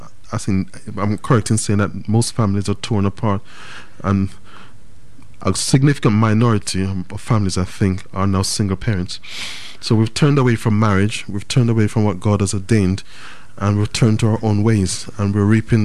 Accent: Birmingham, West Midlands, United Kingdom; born there; now in Bristol, United Kingdom; I was born in Birmingham.

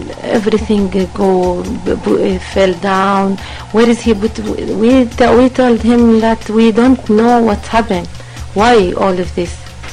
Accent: Jerusalem, Palestine; from Jerusalem, from Palestine, Israel.

